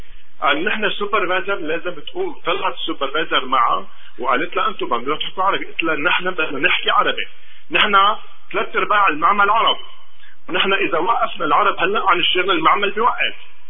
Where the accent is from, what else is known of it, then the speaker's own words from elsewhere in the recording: Egypt; moved away as an adult; انا مصري غير سنة وشهرين هون بالبلد